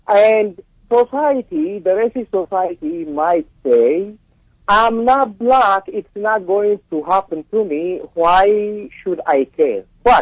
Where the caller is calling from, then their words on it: Arlington, Texas, United States; I'm calling from Arlington, Texas.